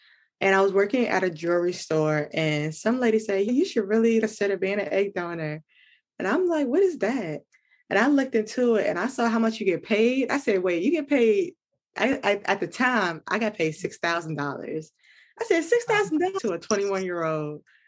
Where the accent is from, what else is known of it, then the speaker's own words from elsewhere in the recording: Maryland, United States; I am 31 years young. I am from Maryland, and I'm a new mom